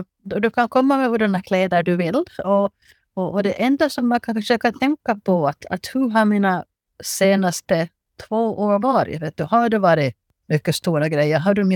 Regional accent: Finland; now in Mariehamn, Finland; jag kommer ifrån Finland från början och svensk. Att just nu så bor vi på Åland, hela familjen i Mariehamn.

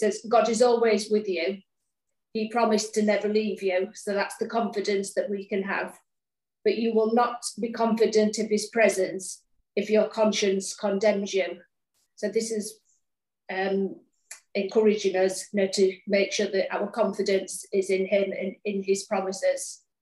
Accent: Grimsby, Yorkshire and the Humber, United Kingdom; my husband Tom, and we're from England, northeast England, Grimsby, we call it Gladsby, and we pastor a church there called One Church.

